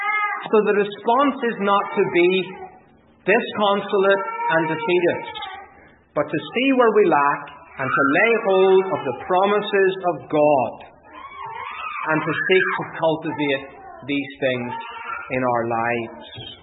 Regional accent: Northern Ireland, United Kingdom; I remember growing up in Northern Ireland

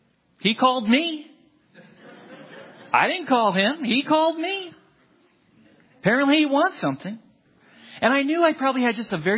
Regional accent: Brick Township, New Jersey, United States; also born or lived in Newark; But that's where I was born, Newark, New Jersey. And that I would be, as an 8-year-old child, living at 974 Linden Avenue, Brick Township, New Jersey.

